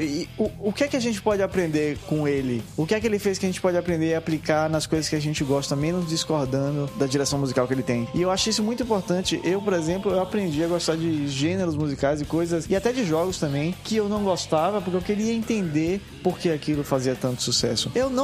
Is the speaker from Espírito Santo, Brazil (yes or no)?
no; Bahia, Brazil; Eu sou baiano, né?